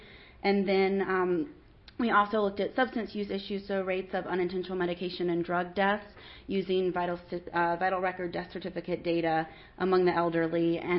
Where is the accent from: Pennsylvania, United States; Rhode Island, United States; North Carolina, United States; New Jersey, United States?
North Carolina, United States; I'm also from North Carolina. I promise to be the last one from North Carolina, at least in this session.